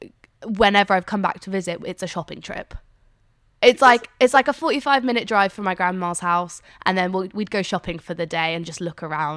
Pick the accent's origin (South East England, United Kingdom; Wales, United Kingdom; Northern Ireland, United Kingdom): South East England, United Kingdom; Guildford; That's why I say, oh, I'm from Surrey, I'm from Guildford.